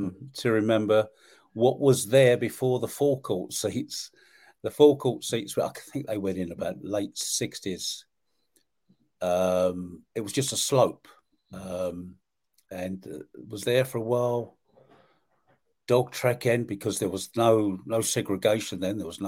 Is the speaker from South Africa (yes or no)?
no; London, United Kingdom; I grew up in South London